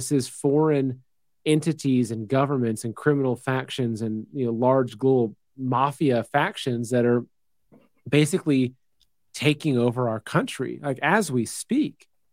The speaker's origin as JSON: {"language": "English", "country": "United States", "said": "we as the American people, it's like, we've got our Second Amendment, we've got our First Amendment for the most part"}